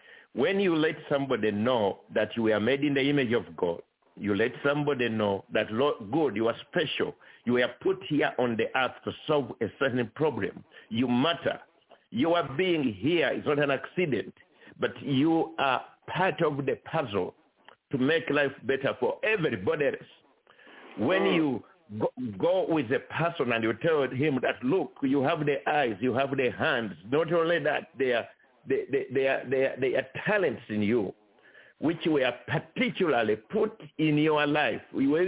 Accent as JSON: {"language": "English", "country": "Uganda", "said": "I'm originally from Uganda, which is East Africa."}